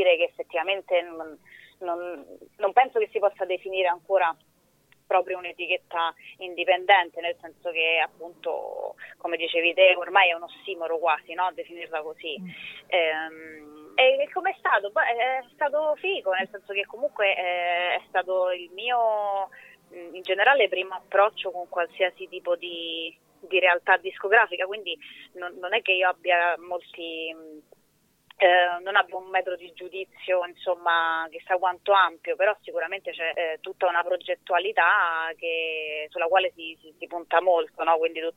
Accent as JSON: {"language": "Italian", "town": "Rome", "region": "Lazio", "country": "Italy"}